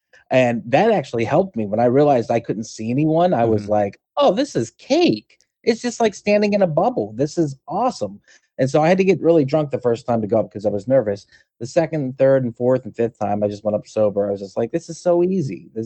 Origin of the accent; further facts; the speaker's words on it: Clarion, Pennsylvania, United States; I'm originally from Clarion, Pennsylvania, which is a small town where you see a cow and you go 3 more miles and you see a cow.